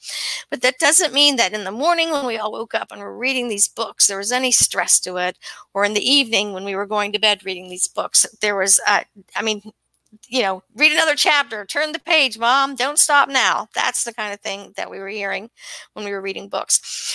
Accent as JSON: {"language": "English", "town": "Annapolis", "region": "Maryland", "country": "United States", "tie": "born or raised there", "said": "So the thing that's interesting about him is I grew up near the Naval Academy. I lived in Annapolis for quite a long time."}